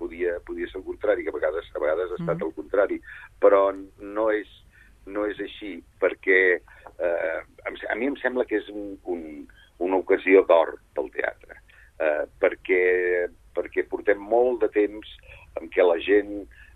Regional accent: Catalonia, Spain; Fa gairebé 4 anys, 3 anys que no soc de Catalunya

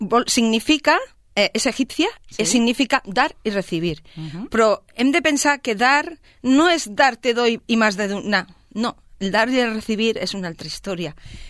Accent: Terrassa, Catalonia, Spain; que és a la meva ciutat natal.

